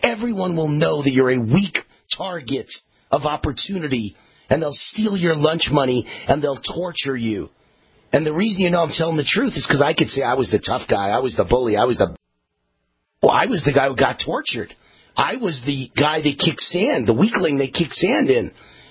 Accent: New York City, New York, United States; Guys like me and Trump and Bill O'Reilly, born and raised in New York, fought on the streets of New York.

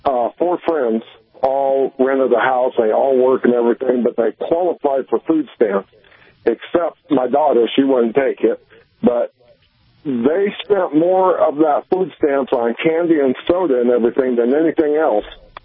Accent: Oregon, United States; Hey, I have a daughter. I'm from Oregon.

